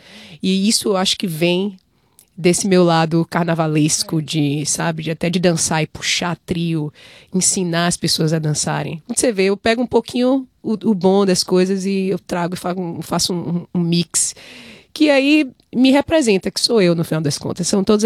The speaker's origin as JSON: {"language": "Portuguese", "region": "Bahia", "country": "Brazil", "said": "Então, eu sou da Bahia, né? O axé é uma coisa natural na Bahia. Você vai crescendo ouvindo aquilo ali, o axé, o samba reggae."}